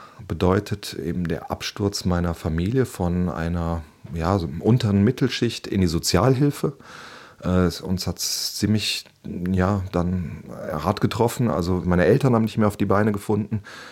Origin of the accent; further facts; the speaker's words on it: Mülheim an der Ruhr, North Rhine-Westphalia, Germany; moved away as an adult; Ich habe Mülheim an der Ruhr, wo ich aufgewachsen bin, habe ich verlassen, um Theater zu studieren.